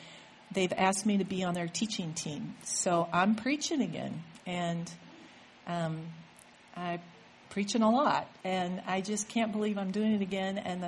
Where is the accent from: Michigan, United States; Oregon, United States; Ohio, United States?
Oregon, United States; Eugene; now in Nashville, United States; I'm from Eugene. I tell people in Nashville because they really honestly sometimes don't know what to make of me. And I just say I'm a hippie from Eugene, Oregon.